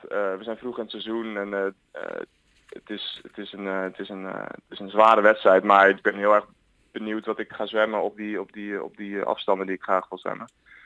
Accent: Amsterdam, North Holland, Netherlands; born there; also born or lived in Nieuwegein; Ik ben geboren in Amsterdam. Toen een hele tijd in Nieuwegein gewoond en nu gelukkig weer terug. Amsterdam heeft zeker een grote plek in mijn hart.

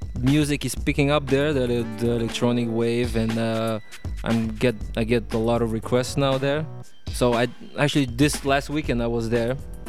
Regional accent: North Macedonia; moved away as an adult; now in Amsterdam, Netherlands; Yes, I'm from

